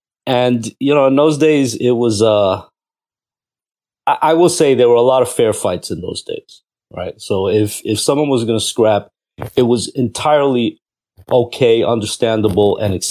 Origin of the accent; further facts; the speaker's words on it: New York City, New York, United States; And so, yeah, so I grew up predominantly in Jackson Heights, did my share of running around Queensbridge and different parts of Brooklyn.